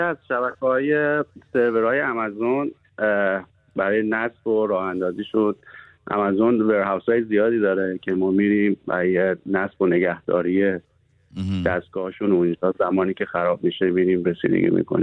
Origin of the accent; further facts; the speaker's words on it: Shiraz, Fars, Iran; now in Dallas, United States; حالا من توی دالاس زندگی میکنم، بچه شیرازم.